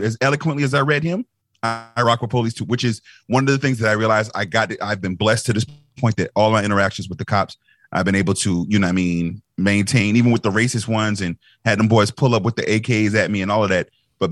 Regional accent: Charleston, South Carolina, United States; because of how I grew up in Charleston, melting pot and all of that good stuff

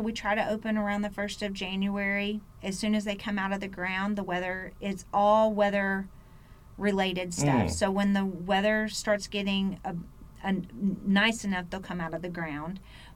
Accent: Hot Springs, Arkansas, United States; I was born and raised in Hot Springs.

